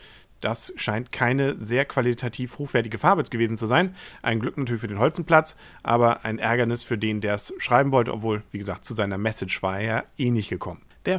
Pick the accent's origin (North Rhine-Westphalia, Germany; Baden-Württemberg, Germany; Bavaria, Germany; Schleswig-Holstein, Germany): Schleswig-Holstein, Germany; Kiel; Als Kieler reibt man sich da verwundert die Augen